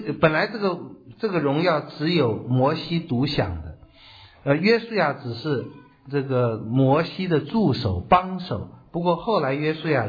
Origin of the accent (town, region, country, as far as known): China